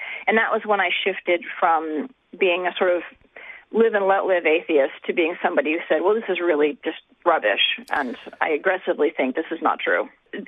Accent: New England, United States; I'm actually from New England, and there's quite a large cultural difference between those two areas.

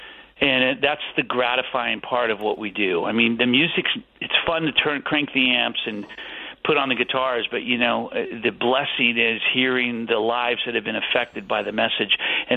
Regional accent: Los Angeles, California, United States; We were raised in Hollywood on the streets of L.A.

